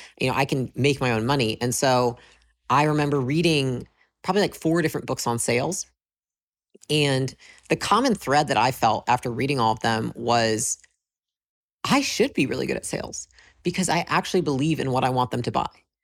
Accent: Michigan, United States; born or raised there; moved away as an adult

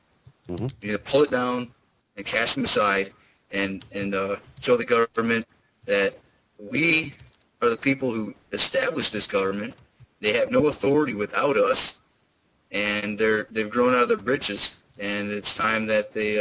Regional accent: Michigan, United States; No, I'm from Michigan.

